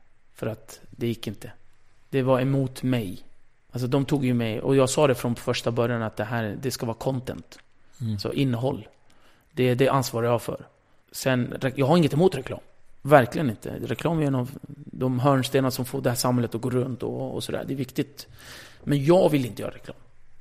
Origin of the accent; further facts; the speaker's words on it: Rinkeby, Stockholm County, Sweden; jag är från Rinkeby